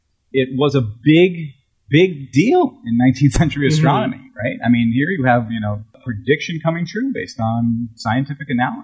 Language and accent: English; United States; I'm American.